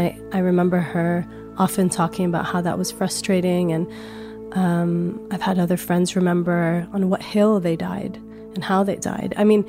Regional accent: Lebanon; Like growing up in Lebanon, I grew up in Lebanon and I'm from a very small mountainous village, as most Druze villages.

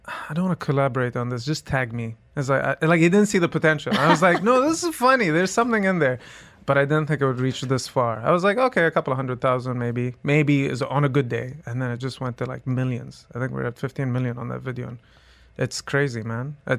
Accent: Dubai, United Arab Emirates; I remember I was in New York and I was in an Uber. And the guy goes, where are you from? And I go, Dubai.

